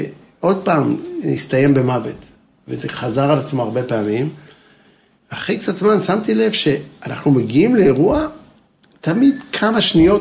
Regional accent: Jerusalem, Jerusalem District, Israel; וגדלנו ביחד בבית וגן

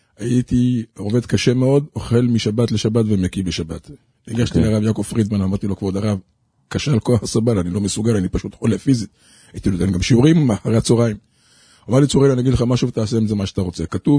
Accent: Jerusalem, Jerusalem District, Israel; also born or lived in Ofakim; בילדות אמנם גדלתי בירושלים, אבל אחרי החתונה גדלתי באופקים.

